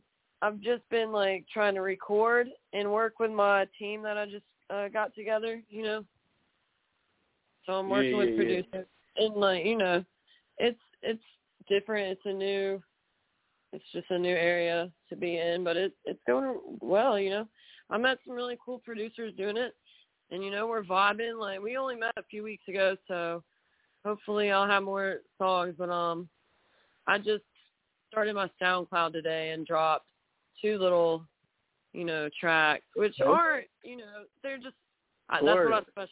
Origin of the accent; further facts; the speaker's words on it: Wilmington, North Carolina, United States; I'm from Wilmington. No, I'm from Wilmington, North Carolina.